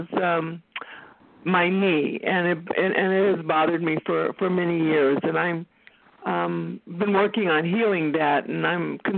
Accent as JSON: {"language": "English", "region": "Texas", "country": "United States", "said": "I'm from Texas."}